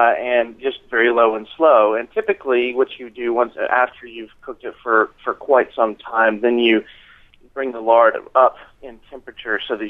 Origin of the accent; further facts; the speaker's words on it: Memphis, Tennessee, United States; I'm being from Memphis originally, I'm a huge fan of a good smoky pork shoulder.